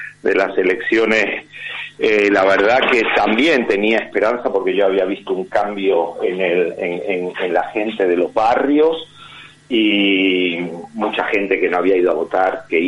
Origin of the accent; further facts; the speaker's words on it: Spain; born there; yo también soy español de nacimiento